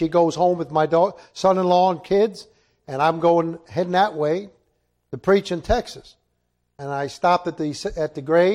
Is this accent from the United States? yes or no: no; Ireland; I'm an Irishman. That's what awake is all about, right?